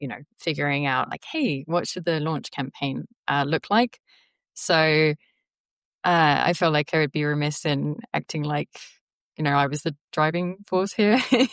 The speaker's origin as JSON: {"language": "English", "region": "England", "country": "United Kingdom", "also_born_or_lived": "Netherlands", "said": "because of the fact that I'm from England originally and I was living in the Netherlands"}